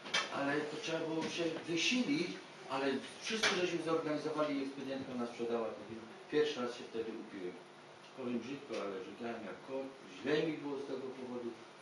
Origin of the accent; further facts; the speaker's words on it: Bytom, Silesian Voivodeship, Poland; jestem z Bytomia.